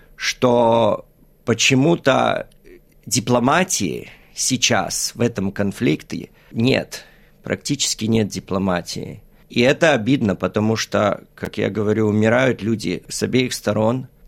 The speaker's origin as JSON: {"language": "Russian", "country": "Australia", "tie": "born or raised there"}